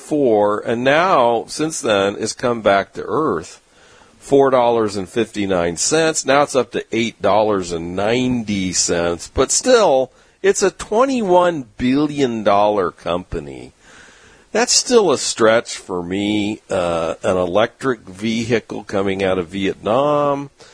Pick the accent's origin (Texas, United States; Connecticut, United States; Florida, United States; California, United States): California, United States; San Diego; Well, you know, growing up in San Diego, I basically saw the genesis of the membership clubs.